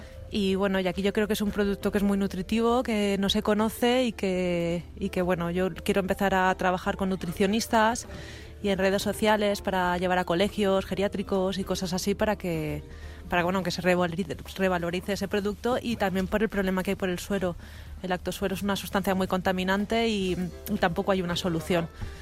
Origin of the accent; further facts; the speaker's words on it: Alicante, Valencian Community, Spain; now in Biscay, Spain; vengo de Alicante. Llevo 3 años aquí en Vizcaya